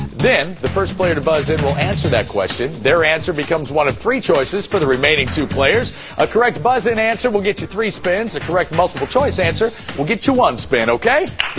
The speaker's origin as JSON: {"language": "English", "region": "Missouri", "country": "United States", "said": "from Missouri as well."}